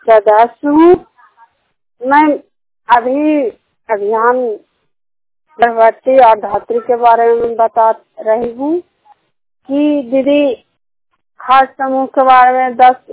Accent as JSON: {"language": "Hindi", "region": "Bihar", "country": "India", "said": "सखी पंचायत के निवासी हूँ, नालंदा जिला के रहने वाली हूँ।"}